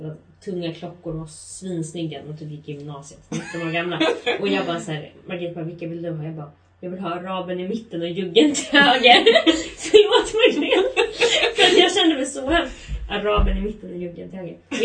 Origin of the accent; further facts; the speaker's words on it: Hässleholm, Skåne, Sweden; Nej, jag är från Hässleholm.